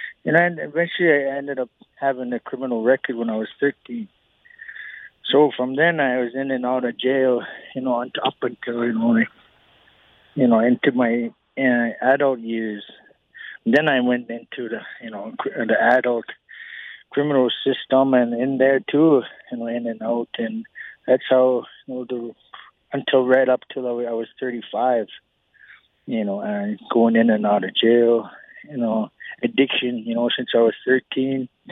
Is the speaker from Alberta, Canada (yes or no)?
yes; Morley, Alberta, Canada; also born or lived in Eden Valley; My father is from Eden Valley, and my mom is from Morley. And I've only grown up in Eden Valley for like 2 years, since I was two. And then the rest, my mom took us to Morley, and where I grew up, going to school in Exshaw